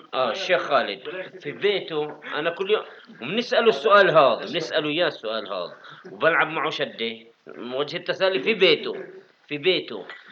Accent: West Bank, Palestine; أنا جاي من الضفة

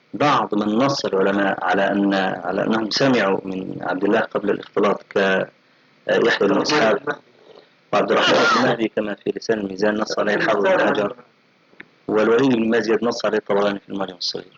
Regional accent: Egypt; فأخذها بعض أهل بعض الناس عندنا في مصر

